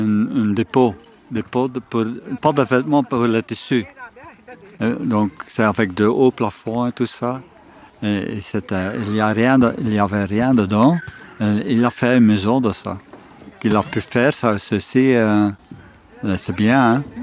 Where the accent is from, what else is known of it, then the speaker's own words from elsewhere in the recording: Leuven, Flanders, Belgium; je viens de Louvain.